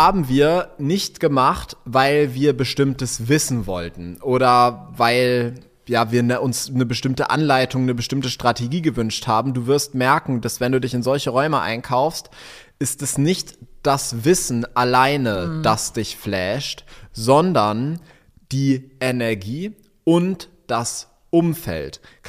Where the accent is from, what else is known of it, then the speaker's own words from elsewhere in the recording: North Rhine-Westphalia, Germany; Wir kommen aus, also voll vom Dorf, ja, ich bin auf dem Dorf aufgewachsen, wo Mama ja ich habe eine Doppelhaushälfte, die wir da hatten, am Niederrhein.